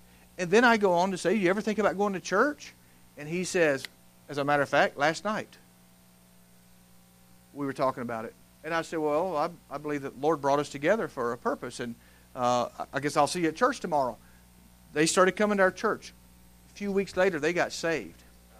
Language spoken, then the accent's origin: English; United States; I'm just a Christian before I'm an American.